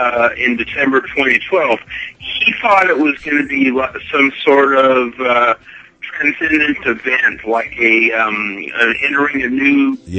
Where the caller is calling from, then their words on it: California, United States; Calling from California.